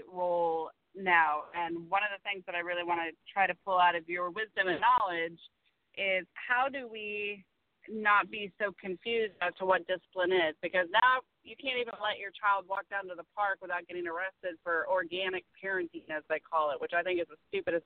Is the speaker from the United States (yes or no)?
yes; the South, United States; I was raised in the South, and if you did something wrong at your neighbor's house, your neighbor would whip your ass all the way up to your mama